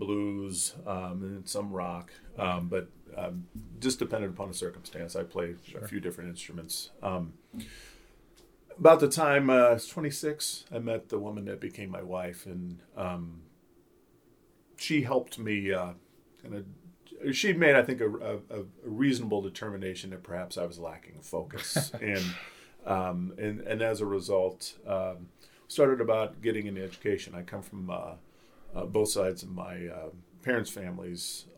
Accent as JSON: {"language": "English", "town": "Kansas City", "region": "Missouri", "country": "United States", "tie": "born or raised there", "moved": "as an adult", "lives_now": "Nuremberg, Germany", "said": "I grew up in Kansas City, Missouri, so yeah, this past weekend was kind of an exciting time."}